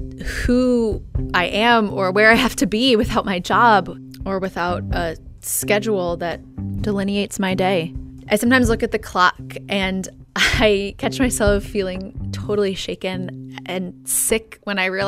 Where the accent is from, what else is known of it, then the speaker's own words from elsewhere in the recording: Chicago, Illinois, United States; I am from Chicago, Illinois.